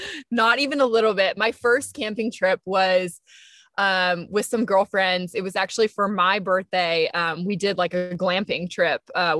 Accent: Huntsville, Alabama, United States; So I grew up in Huntsville, Alabama. I grew up playing soccer my entire life.

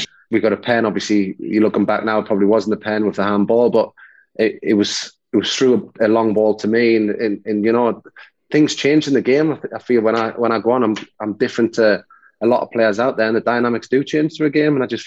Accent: Newcastle, North East England, United Kingdom; I'm from Newcastle, I see my mates, I see my mum and dad, and then I went to Liverpool

